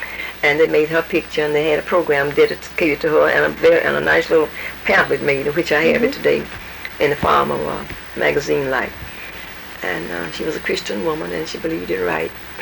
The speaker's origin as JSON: {"language": "English", "town": "Birmingham", "region": "Alabama", "country": "United States", "tie": "born or raised there", "said": "I was born in Birmingham, around by Parker, where Parker mm-hmm. High School lives today. And we lived in that community, and I stayed in that community until I came over here."}